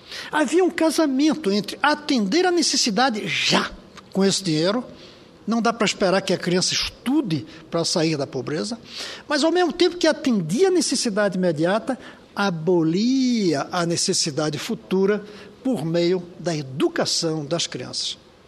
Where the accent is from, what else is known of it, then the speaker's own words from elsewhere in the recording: Northeast Region, Brazil; Sou nordestino e vi seca.